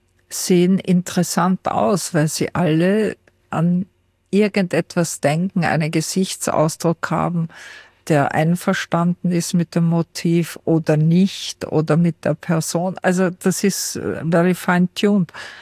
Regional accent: Upper Austria, Austria; ich bin aus Oberösterreich

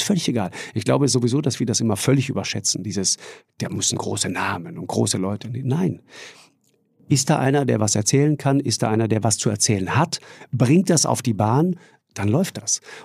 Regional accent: Tyrol, Austria

